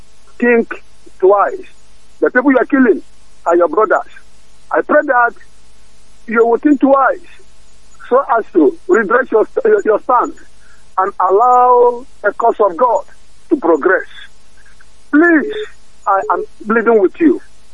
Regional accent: Biafra, Nigeria; I am from Biafra land, but I'm not from River State.

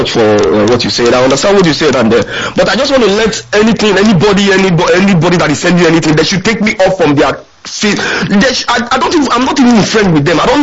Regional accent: Anambra, Nigeria; now in Sweden; I come from Anambra State, Agota local government.

